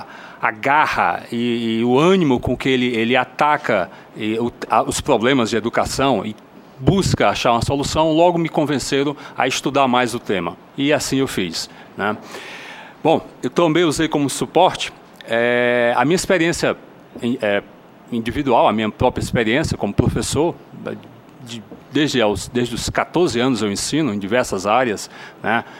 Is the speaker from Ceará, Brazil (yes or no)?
yes; Ceará, Brazil; senador do meu estado, também sou cearense, como ele.